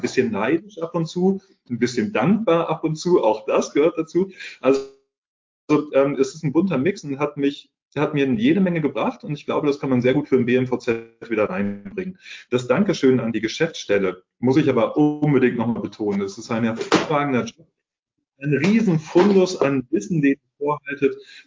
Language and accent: German; Schleswig-Holstein, Germany; so als Schleswig-Holsteiner im hohen Norden